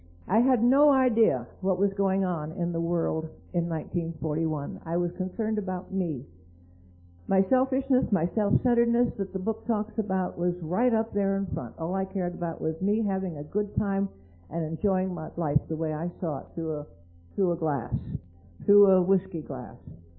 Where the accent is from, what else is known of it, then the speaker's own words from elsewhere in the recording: Kingston, Pennsylvania, United States; born there; I was born in Kingston, Pennsylvania, up near Wilkes-Barre, Scranton, and went down to Philadelphia now to be a secretary for the government.